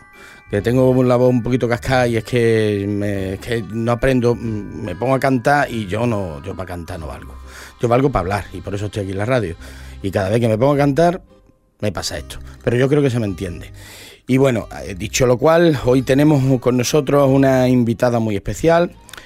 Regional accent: El Puerto de Santa María, Andalusia, Spain; Tengo 34 años y soy del puerto de Santa María. Y soy correctora.

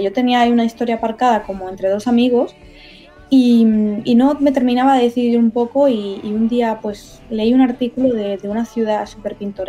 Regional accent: Cádiz, Andalusia, Spain; moved away as an adult; Porque yo, bueno, yo soy de Cádiz, me encanta mi ciudad, me encanta ser de Cádiz. Fui muy feliz en Cádiz cuando viví allí

